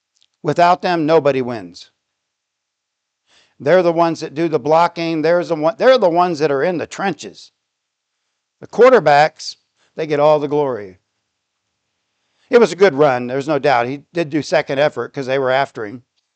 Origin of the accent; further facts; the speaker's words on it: Florida, United States; I always liked Miami because I grew up in Florida.